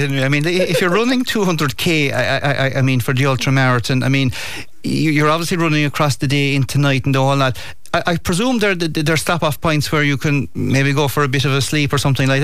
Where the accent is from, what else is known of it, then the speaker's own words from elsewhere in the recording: Cahersiveen, Munster, Ireland; Like I'm from Carstaveen. Kerry Way means something to me because we all have a bit of land and farm and the whole lot around it.